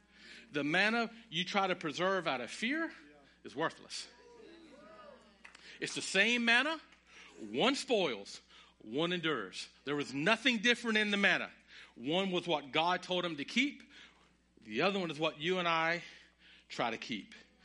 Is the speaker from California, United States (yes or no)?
no; North Carolina, United States; I can talk like that because I'm born and raised in North Carolina, okay? East of I-95, where I'm from, we got some real good old boys.